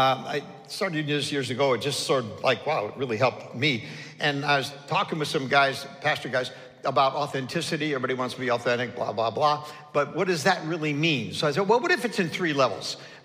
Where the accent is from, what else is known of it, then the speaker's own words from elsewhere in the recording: Chicago, Illinois, United States; when I say guys, I'm from Chicago initially, and that's why I talk